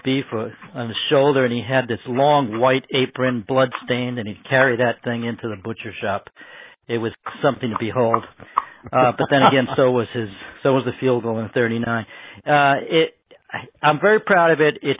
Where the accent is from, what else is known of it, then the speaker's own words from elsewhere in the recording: Garfield, New Jersey, United States; I remember as a kid growing up in Garfield, my father had told me about this game, and, you know, that was the rite of passage for kids in Garfield.